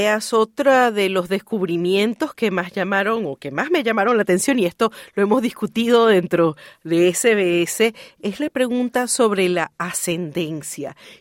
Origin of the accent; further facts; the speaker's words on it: Venezuela; born there; mis padres nacieron en Venezuela, yo nací en Venezuela y así me identifico